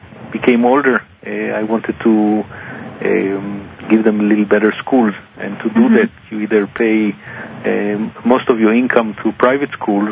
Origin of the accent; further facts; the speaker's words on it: Israel; moved away as an adult; when I came from Israel